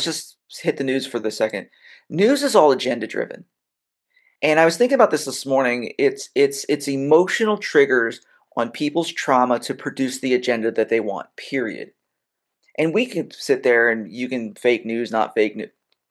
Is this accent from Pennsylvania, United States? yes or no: yes; Philadelphia, Pennsylvania, United States; Now, I'm from Philadelphia. And so my first business is we went down to the pretzel factory.